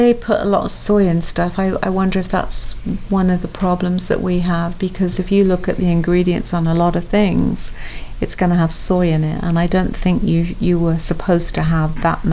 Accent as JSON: {"language": "English", "region": "England", "country": "United Kingdom", "said": "I don't know if you can realize I'm from England."}